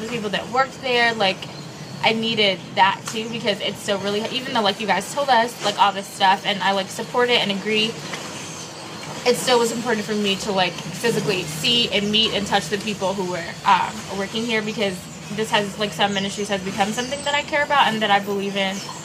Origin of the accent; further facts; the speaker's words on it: Chicago, Illinois, United States; I'm from Chicago. I grew up in the hood.